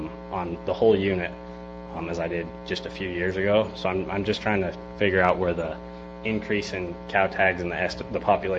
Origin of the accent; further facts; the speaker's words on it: Nibley, Utah, United States; So I have been hunting on the cache, the elk unit, for most of my life